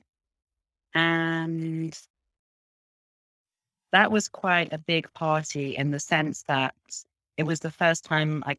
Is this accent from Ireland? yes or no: no; Midlands, United Kingdom; now in Berlin, Germany; Yeah, I'm from England, from a small town in the Midlands, which is in the middle of the country. And currently I'm in Berlin in Germany, where I live.